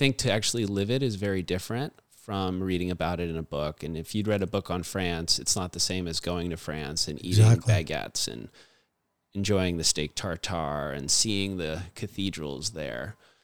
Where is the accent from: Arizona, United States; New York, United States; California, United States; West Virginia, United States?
New York, United States; New Hyde Park; born there; I was born in Long Island, New York, at Jewish Memorial Hospital in New Hyde Park.